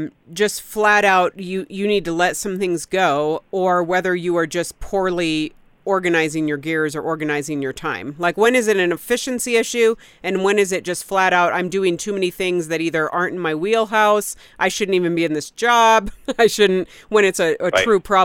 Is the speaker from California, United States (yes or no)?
yes; San Jose, California, United States; San Jose, California.